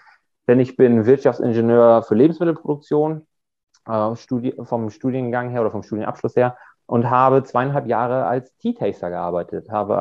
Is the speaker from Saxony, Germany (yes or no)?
no; Bremen, Germany; Ich bin Anfang 30. Ich komme aus der Nähe von Bremen.